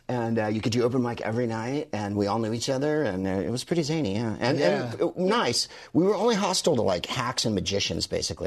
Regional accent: San Francisco, California, United States; I'm from San Francisco, but from...

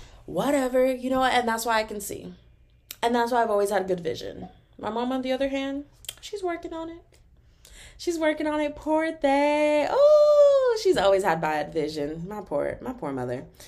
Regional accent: Texas, United States; But I still love me some Texas, cause I'm from Texas, man.

